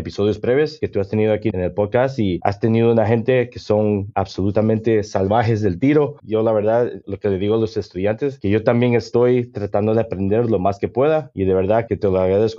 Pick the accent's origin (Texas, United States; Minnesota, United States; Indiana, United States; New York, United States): New York, United States; Mis papás, los dos nacieron en Guatemala, se conocieron en Nueva York, yo nací en el Bronx, gracias a Dios. Y bueno, ahí me crié, pasé los 20 años, pero no tengo memoria de aprender el inglés en español, simplemente lo sabía los dos.